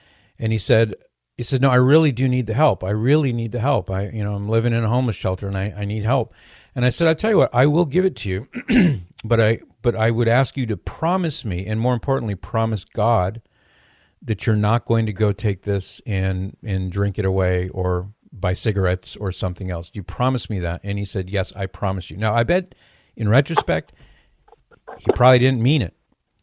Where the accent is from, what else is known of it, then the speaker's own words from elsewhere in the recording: California, United States; I'm from California, so I know that there it's especially robust